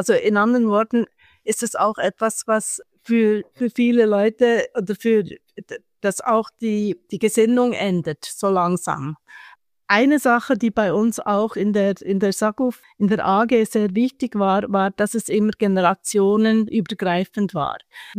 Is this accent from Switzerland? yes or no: yes; Switzerland; also born or lived in United States; ich bin Schweizerin, aber dann in den USA studiert, war 15 Jahre weg. Und als ich zurückkam in den frühen 2000er Jahren